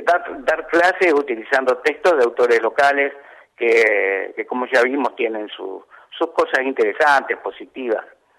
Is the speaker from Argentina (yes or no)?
yes; Pueblo Nuevo, Argentina; Y bueno, ahí cerquita de casa, en la unidad penal número 2, porque yo soy de Pueblo Nuevo